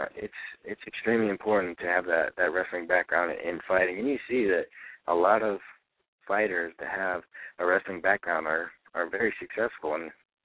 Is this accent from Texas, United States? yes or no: no; Utah, United States; He's from New Jersey. I'm from Utah.